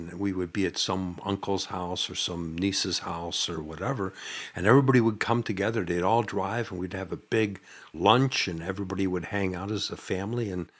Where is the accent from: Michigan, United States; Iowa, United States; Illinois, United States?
Michigan, United States; Detroit; from Michigan, where I grew up in the Detroit metro area